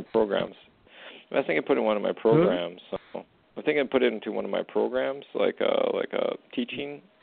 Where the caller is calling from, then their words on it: Canada; I'm calling from Canada.